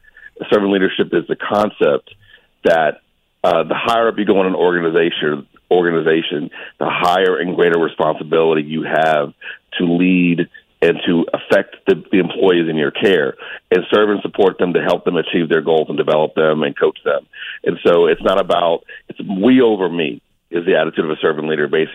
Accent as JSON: {"language": "English", "town": "Pittsburgh", "region": "Pennsylvania", "country": "United States", "tie": "born there", "lives_now": "Charlotte, United States", "said": "So I'm in Charlotte, North Carolina now. Been a long, winding road to Charlotte. I was born in Pittsburgh."}